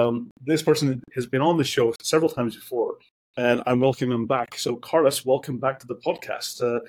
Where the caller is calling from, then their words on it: Tallinn, Harju County, Estonia; I'm joining you from Tallinn, Estonia, where you know I'm back in my lab, enjoying the research